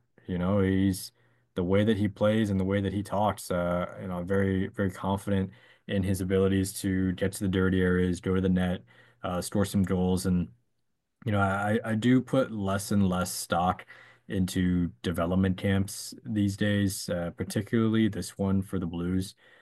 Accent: Miami, Florida, United States; And I recognize, yes, I'm from Miami.

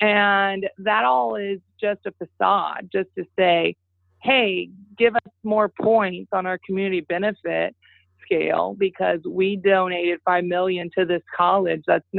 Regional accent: Northwest, United States; And it's because I'm from the Northwest. I know what manufacturing jobs look like.

